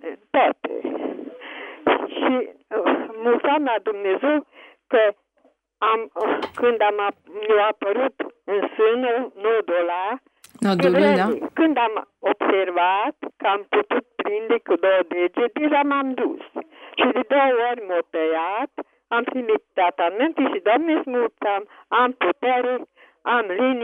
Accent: Țăv, Mureș County, Romania; first language Hungarian; Romanian is a second language; De lângă Târgu Mureș, de la Țăv, sunt

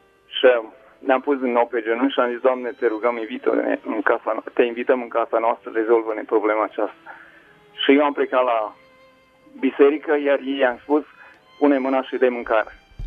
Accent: Romania; Pentru țara noastră, pentru că suntem români

